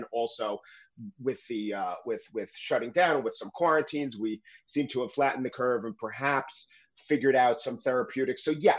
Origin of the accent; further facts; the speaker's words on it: New York, United States; When you were saying before that it defines Bostonians, I said to myself, yes, as a New Yorker, it defined it for years as Bostonians, that bunch of crybabies who always lose